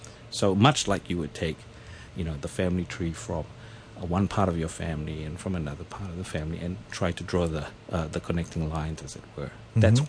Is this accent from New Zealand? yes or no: yes; New Zealand; I'm from New Zealand originally, and I went back and I was in New Zealand for 10 years